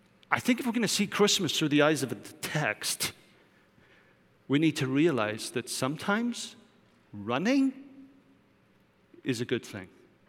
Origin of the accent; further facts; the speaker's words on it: United Kingdom; As a Brit, I cannot say the royal family and not think about the royal family.